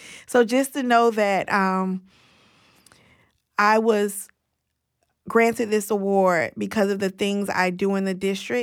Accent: Miami, Florida, United States; now in Tallahassee, United States; I'm from Miami. I was still in my lease here in Tallahassee.

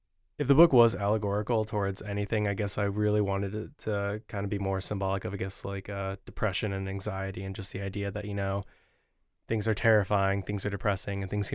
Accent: Lansing, Michigan, United States; I wanted to use Lansing. It's my hometown.

